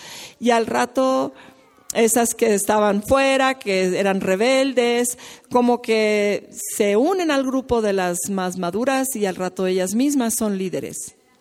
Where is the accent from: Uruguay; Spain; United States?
United States; Iowa; Yo también soy de Iowa, pero estoy 4 horas de distancia de donde está Sara con su grupo.